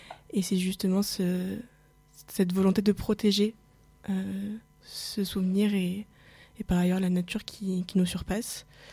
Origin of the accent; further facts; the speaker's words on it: La Seyne-sur-Mer, Provence-Alpes-Côte d'Azur, France; also born or lived in Porquerolles; Alors moi, j'ai grandi à La Seyne-sur-Mer chez ma mère et à Porquerolles chez mon père. Donc deux villes très proches de la mer.